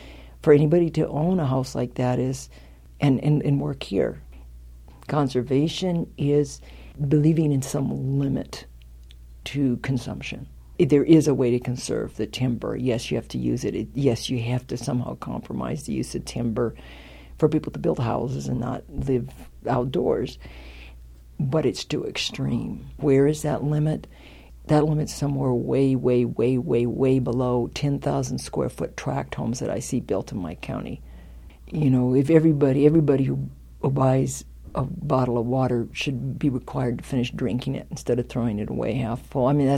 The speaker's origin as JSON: {"language": "English", "region": "California", "country": "United States", "said": "I'm from the Sierras."}